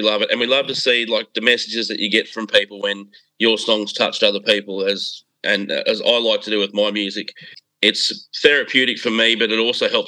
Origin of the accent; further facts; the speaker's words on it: Charleville, Queensland, Australia; I'm from Charterville, outback Queensland